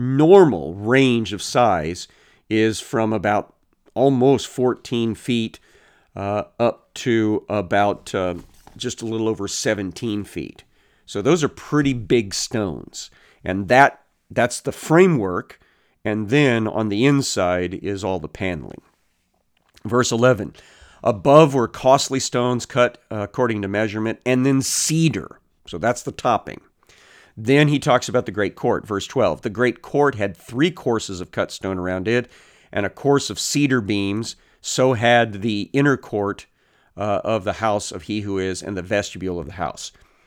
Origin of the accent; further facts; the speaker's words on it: Cabool, Missouri, United States; which has caused me some difficulty because I grew up in southern Missouri, and the name of my hometown, the name of my the town of my birth was Kabul, C-A-B-O-O-L.